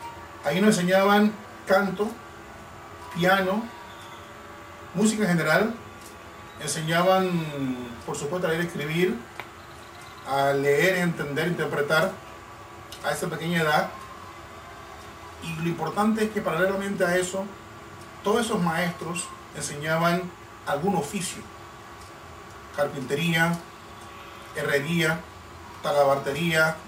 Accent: Almirante, Bocas del Toro, Panama; Bueno, yo nací aquí en Almirante, en el viejo hospital, en 1954.

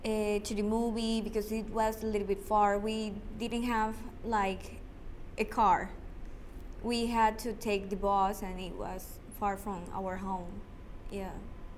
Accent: Arraiján, Panamá Oeste, Panama; English is a second language; I was born here in Panama, in Panama City. But I live in Arraiján, in the other side of the bridge, till 17, 18 years old. Then we moved to Panama.

